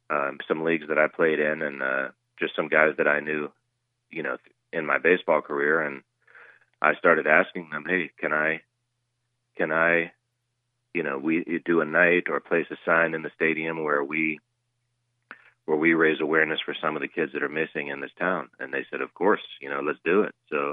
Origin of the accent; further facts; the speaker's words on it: Pittsburgh, Pennsylvania, United States; You know, my mentality, you know, I'm from Pittsburgh, and we have a different mentality from Pittsburgh.